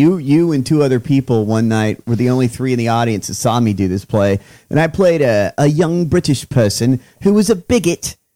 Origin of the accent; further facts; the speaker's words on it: Georgia, United States; That's a Southern thing, too, by the way, because I grew up in Georgia.